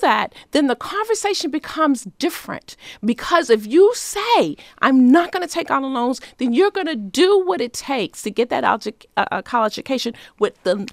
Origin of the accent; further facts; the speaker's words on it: Baltimore, Maryland, United States; I'm from Baltimore.